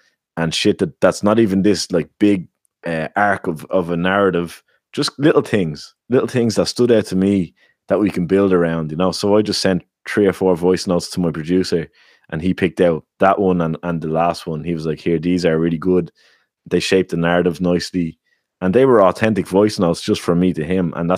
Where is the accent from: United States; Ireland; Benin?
Ireland; also born or lived in Canada; And that really hit me when I came home from Canada back to Ireland, because not only was I leaving my friends there that I had built over a time, but I was also coming back to a place that I didn't recognize anymore